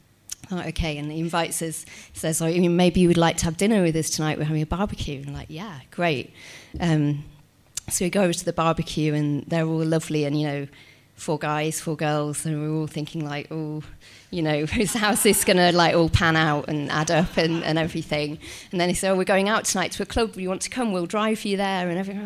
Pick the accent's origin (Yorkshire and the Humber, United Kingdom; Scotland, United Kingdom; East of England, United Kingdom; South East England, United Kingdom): Yorkshire and the Humber, United Kingdom; and I'm from Yorkshire, and I told him like about where I lived, how beautiful it was, and I lived in these hills